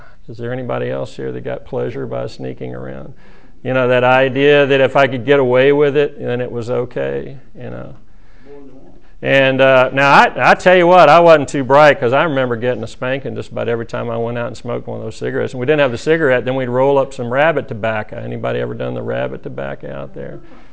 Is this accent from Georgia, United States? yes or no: yes; East Point, Georgia, United States; But I was born in Georgia Baptist Hospital in 1955, so coming up on 59 years in November, so. And lived down in East Point for a few years, in fact, till I was about 7 or 8.